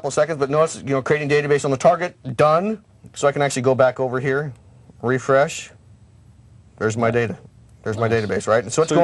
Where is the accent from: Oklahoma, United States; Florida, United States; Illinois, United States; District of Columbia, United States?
Florida, United States; I'm from Florida. So before moving to coming to Microsoft, that was closest to me.